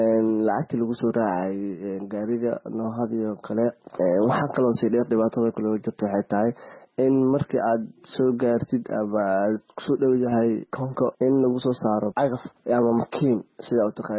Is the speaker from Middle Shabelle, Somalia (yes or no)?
yes; Jowhar, Middle Shabelle, Somalia; born there; inkastoo aan Jowhar jeclahay inay tahay magaalada aan ku dhashay